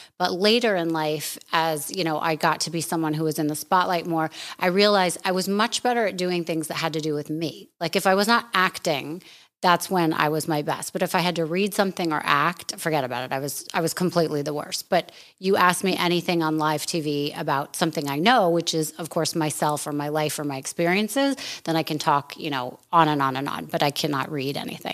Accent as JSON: {"language": "English", "town": "Anchorage", "region": "Alaska", "country": "United States", "tie": "born or raised there", "said": "She put me in classes for commercials and I grew up in Anchorage, Alaska. So I was totally shy."}